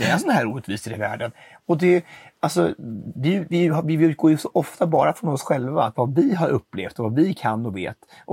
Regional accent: Katrineholm, Södermanland, Sweden; Vi växte upp i Östansjö och Katrineholm

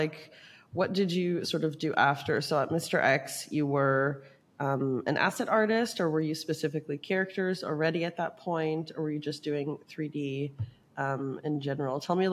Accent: Toronto, Ontario, Canada; I'm from Toronto

